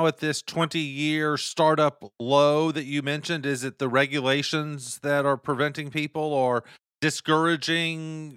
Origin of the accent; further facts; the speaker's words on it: Atlanta, Georgia, United States; I grew up here in Atlanta, and we all knew in the 70s that Atlanta was a Democratic company